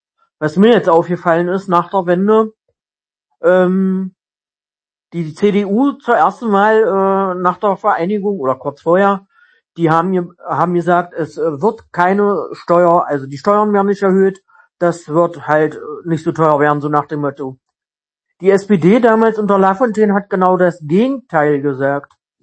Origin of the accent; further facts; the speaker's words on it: East Germany, Germany; Ich bin Ossi, da aufgewachsen und schon immer halt Ossi gewesen.